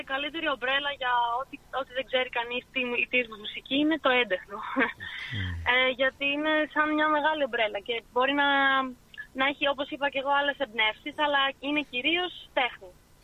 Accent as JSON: {"language": "Greek", "town": "Athens", "region": "Attica", "country": "Greece", "tie": "born or raised there", "said": "Γιατί εγώ γεννήθηκα και μεγάλωσα στην Αθήνα."}